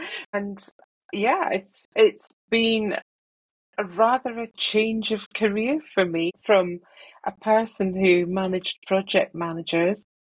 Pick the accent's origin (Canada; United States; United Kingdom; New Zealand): United Kingdom; Scotland; now in England; I'm from Scotland, but I do live in England with my husband